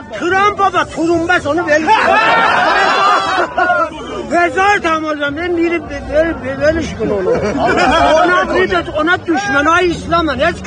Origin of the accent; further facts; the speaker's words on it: Tabriz, East Azerbaijan, Iran; بچه تبریزم